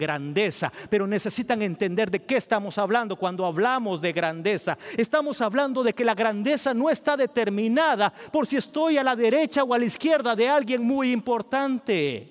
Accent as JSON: {"language": "Spanish", "country": "El Salvador", "said": "Nosotros ahorita en mi país, El Salvador, tenemos un presidente nuevo"}